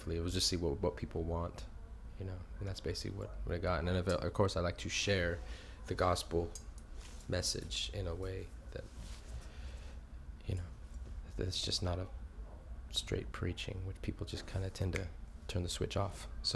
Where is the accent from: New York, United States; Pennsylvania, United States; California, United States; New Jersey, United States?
California, United States; I'm 32 and I'm from Orange County, California and USA.